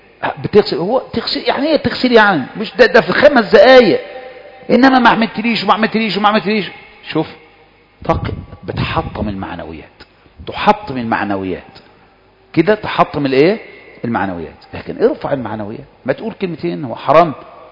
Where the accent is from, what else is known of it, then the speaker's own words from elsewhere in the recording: Egypt; أعلى نسبة طلاق في العالم تقريبا عندنا في مصر